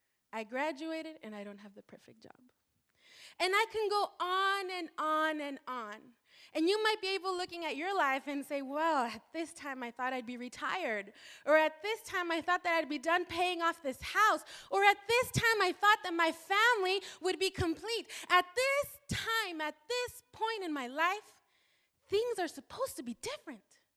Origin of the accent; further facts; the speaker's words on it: Mexico; accent: Spanish; first language Spanish; English is a second language; Now, I'm Mexican, and I speak Spanish. Spanish is my first language, so I might pronounce things with my Spanish accent.